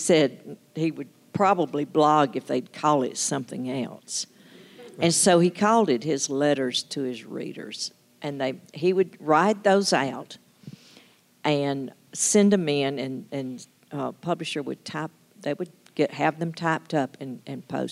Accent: Alabama, United States; It was in Alabama. That's what he got for coming, you know, to my home state.

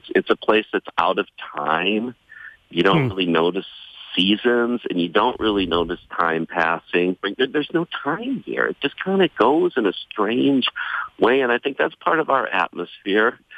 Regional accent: Minnesota, United States; I was raised in Minnesota. Most of my relatives are still back there, but my mom's coming here.

